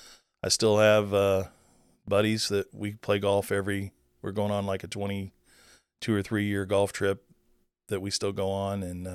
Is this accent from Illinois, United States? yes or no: yes; Grafton, Illinois, United States; In Grafton, basically.